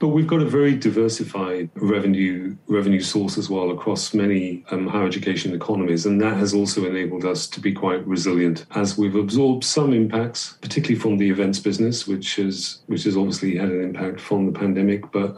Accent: Coventry, West Midlands, United Kingdom; It's in my hometown in Coventry. I was born the same year that the University of Warwick was founded.

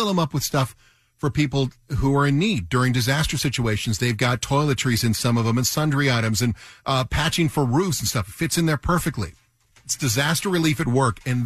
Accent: Waterford, Michigan, United States; we do want to say hi to our Workforce City of the Week, which is my hometown, Waterford, Michigan.

